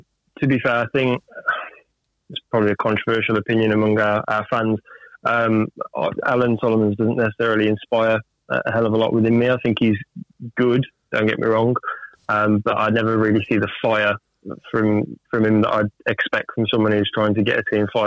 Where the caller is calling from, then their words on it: Wolverhampton, West Midlands, United Kingdom; Wolverhampton.